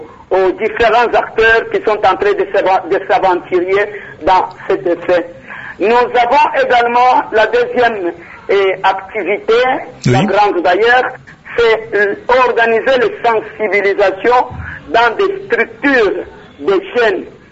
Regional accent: Maniema, DR Congo; chez nous au Maniema

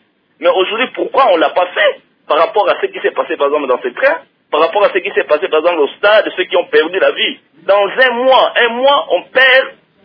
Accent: DR Congo; ici chez nous au Congo

